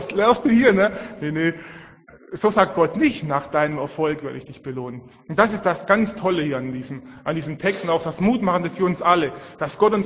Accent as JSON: {"language": "German", "region": "Swabia", "country": "Germany", "accent": "Swabian", "said": "Und vielleicht habt ihr es schon gehört von meinem Dialekt her. Ich bin Schwabe."}